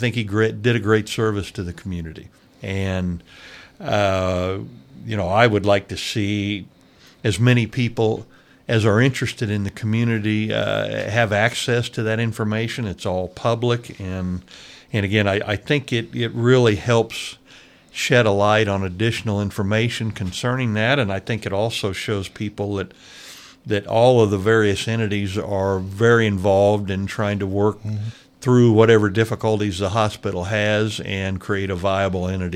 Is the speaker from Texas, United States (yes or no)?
no; Blue Springs, Missouri, United States; I'm originally from Missouri, suburb of Kansas City, Blue Springs, and so it's good to be back in Missouri again